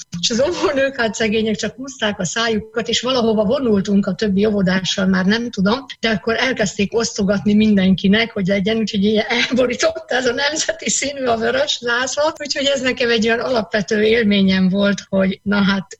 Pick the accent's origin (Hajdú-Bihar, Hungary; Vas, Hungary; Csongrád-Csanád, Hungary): Vas, Hungary; Vasvár; vallásos családból származom. Hárman vagyunk testvérek nyugandulántúli faluban, illetve többen is nőttem fel, Vasvár és Pácsonyból származom.